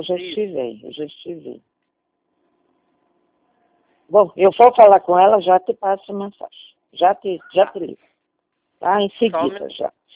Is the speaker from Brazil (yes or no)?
yes; Curitiba, Paraná, Brazil; born there